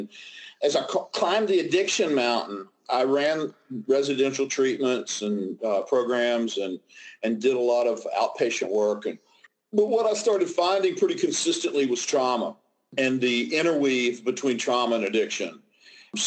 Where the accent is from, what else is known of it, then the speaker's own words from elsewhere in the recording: West Virginia, United States; it was seared in to my development growing up in Southern West Virginia.